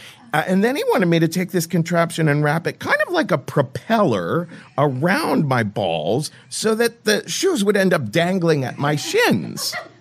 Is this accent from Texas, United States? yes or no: no; Ohio, United States; I'm from Ohio. I don't know how to be impolite and, like, cut things off.